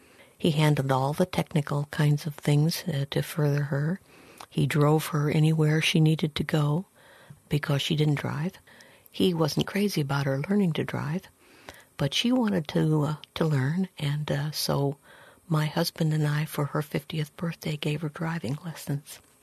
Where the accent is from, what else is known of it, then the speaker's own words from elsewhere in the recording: Boise, Idaho, United States; When I was growing up in Boise, my parents thought that the Basque language at that time had no future.